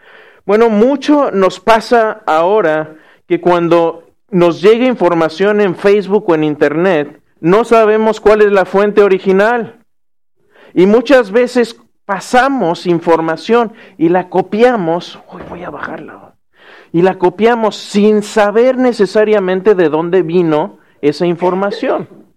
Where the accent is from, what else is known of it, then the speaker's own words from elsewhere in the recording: Querétaro, Mexico; Y cuando yo crecí en Querétaro, crecí en el monte, en el cerro, teníamos una tierra negra preciosa donde se da todo. Todo se da ahí en Querétaro, es una zona muy agrícola.